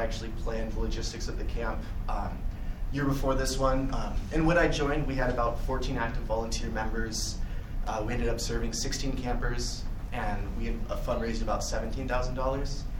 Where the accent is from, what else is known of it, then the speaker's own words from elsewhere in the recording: California, United States; I'm from California. I didn't know anybody here, so I figured just why not find the other music nerds.